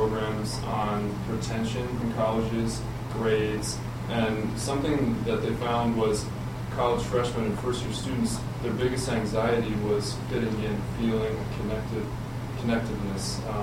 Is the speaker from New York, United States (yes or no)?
yes; Bronx, New York, United States; I'm originally from the Bronx, New York, and I came up here and I took a backpacking course